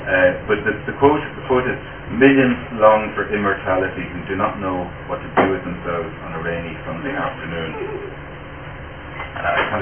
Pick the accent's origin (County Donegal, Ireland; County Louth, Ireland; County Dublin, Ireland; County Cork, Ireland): County Louth, Ireland; Drogheda; I come from Drogheda in County Louth